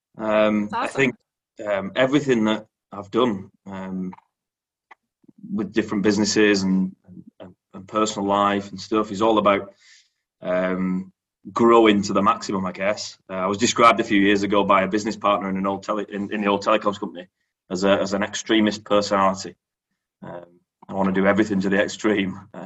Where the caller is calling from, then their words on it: Bolton, North West England, United Kingdom; Bolton, UK. So looking out the window, it's chilly and raining. So normal weather in Bolton, UK, I guess.